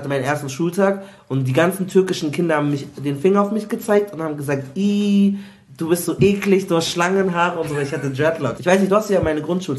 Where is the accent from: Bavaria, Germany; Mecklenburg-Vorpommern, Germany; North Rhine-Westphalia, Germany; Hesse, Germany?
Bavaria, Germany; Munich; Aber ich bin auch aus München. Und älter als du.